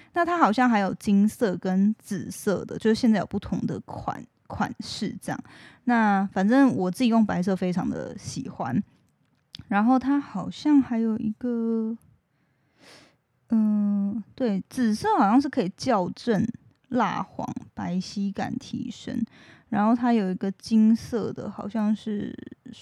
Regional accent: Taiwan; accent: Taiwanese Mandarin; 我最近觉得我自己的台湾国语越来越严重了，有点担心。

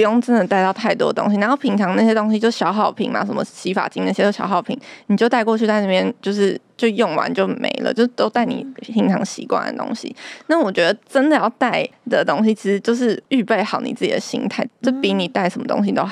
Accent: Taipei, Taiwan; 因为比如说像我个人是在台北长大的嘛

